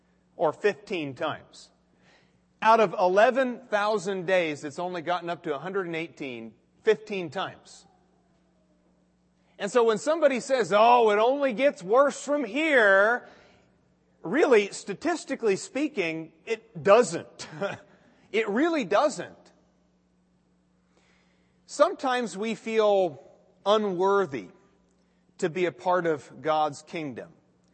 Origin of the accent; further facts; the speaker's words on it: Phoenix, Arizona, United States; I come from Phoenix, Arizona, and I think if there's anywhere in America that you could call an extreme climate, it's Phoenix, Arizona.